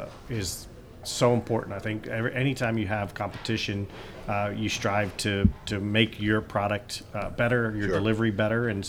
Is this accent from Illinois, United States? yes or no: no; Atlantic City, New Jersey, United States; As you know, I grew up in Atlantic That's City right. and around this area, so always nice to come home